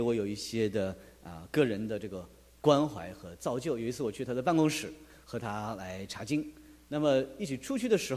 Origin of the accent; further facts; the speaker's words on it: China; 反正我们都是中国人，